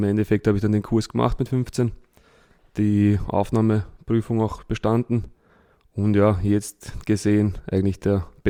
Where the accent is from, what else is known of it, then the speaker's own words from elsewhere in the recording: Vienna, Austria; 26 Jahre. Ich bin in Wien aufgewachsen und noch immer wohnhaft.